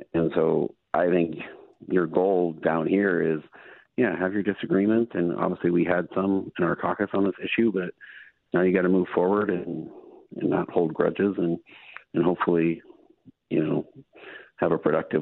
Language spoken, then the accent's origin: English; Tukwila, Washington, United States; I grew up in Tugwilla, and I know what it's like to live in a city where you have high crime.